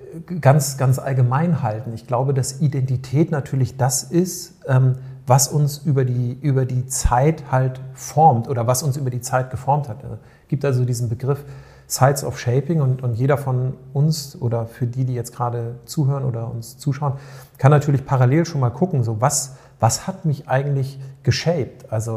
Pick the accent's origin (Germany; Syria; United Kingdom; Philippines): Germany; Northern Germany; ich bin im Norden groß geworden.